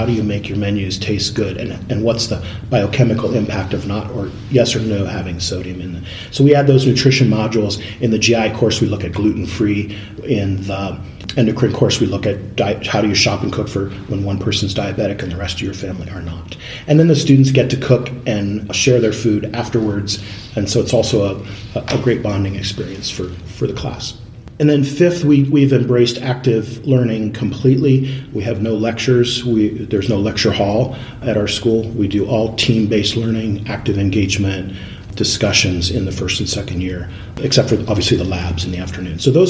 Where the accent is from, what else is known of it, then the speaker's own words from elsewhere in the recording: Ohio, United States; I grew up in Ohio, went to the University of Cincinnati for undergrad.